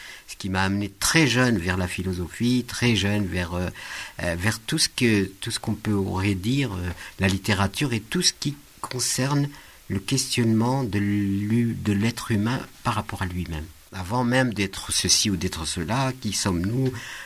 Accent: Algeria; Je vivais à Paris, donc vous avez expliqué que je venais de l'Algérie, du désert même. Je suis un enfant du désert, mes ancêtres étaient des nomades et sédentarisés.

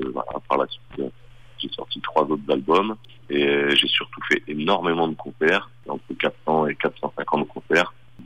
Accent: Saint-Denis, Île-de-France, France; Je viens de Saint-Denis, donc c'est un des berceaux du rap français.

